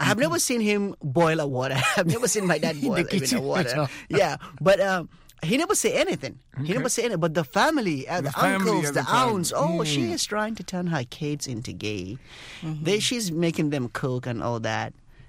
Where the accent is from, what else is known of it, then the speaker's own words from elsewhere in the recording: Nigeria; growing up in Nigeria.